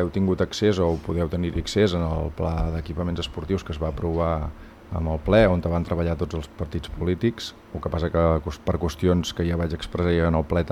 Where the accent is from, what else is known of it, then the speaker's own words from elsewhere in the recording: Calella, Catalonia, Spain; perquè tots som de Calella